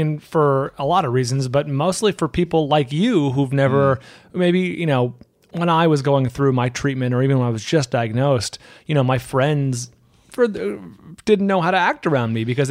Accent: California, United States; moved away as an adult; now in Los Angeles, United States; I'm from the Bay Area, San Francisco Bay Area, and came to LA in, it was 96 to go to college. I went to USC and I never went back.

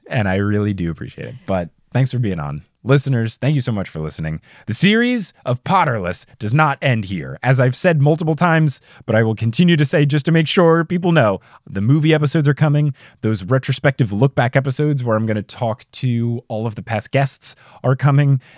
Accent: New Jersey, United States; accent: New Jersey; I think it was the same night where you asked about my New Jersey accent and I showed you that YouTube video of mine where it had me when I was like nine

